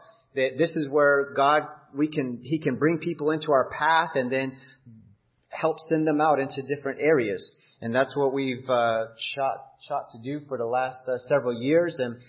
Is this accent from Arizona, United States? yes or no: yes; Arizona, United States; we are actually from this area. We grew up here on the Navajo Reservation, and it extends into New Mexico and up into Utah.